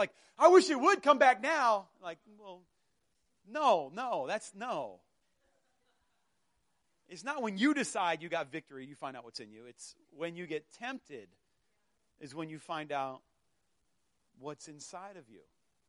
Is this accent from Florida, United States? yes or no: yes; Florida, United States; We're like, this ain't orange juice. I'm from Florida. This ain't orange juice.